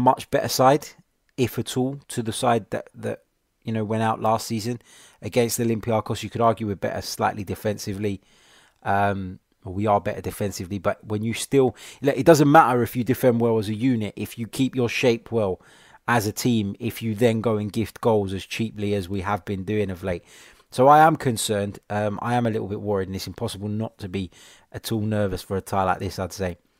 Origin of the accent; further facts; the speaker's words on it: London, United Kingdom; My family are from Cyprus, my friend, but I am from London myself, born, raised in London.